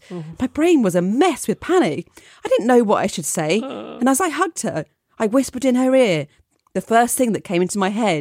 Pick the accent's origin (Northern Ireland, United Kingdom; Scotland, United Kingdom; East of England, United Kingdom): Scotland, United Kingdom; I grew up in Scotland in a small cul-de-sac, and the neighbours that lived around my mum and dad's house were much older.